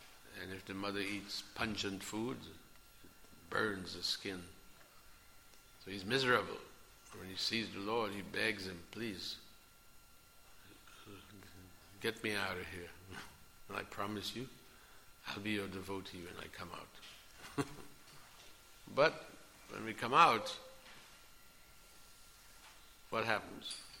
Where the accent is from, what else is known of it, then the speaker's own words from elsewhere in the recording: Trinidad & Tobago; I'm from Trinidad. Trinidad and Tobago is one country but two little islands in the Caribbean.